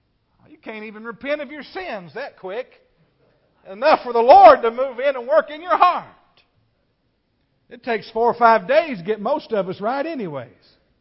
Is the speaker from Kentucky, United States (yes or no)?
yes; Kentucky, United States; I'm from Kentucky, I could make up words.